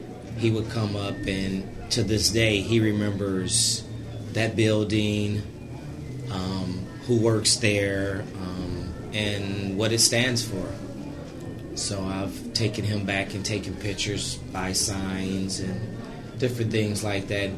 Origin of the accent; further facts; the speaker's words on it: Detroit, Michigan, United States; I grew up around General Motors factories in Detroit.